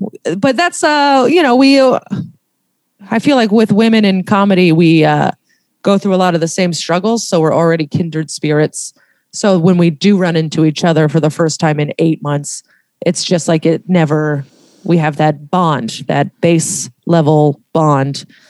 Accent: New York City, New York, United States; Like, I'm originally from Tribeca, New York.

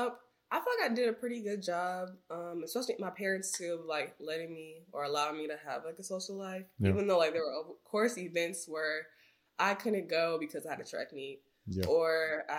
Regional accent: Lansing, Michigan, United States; I'm from Lansing. Mm-hmm. So like an hour away.

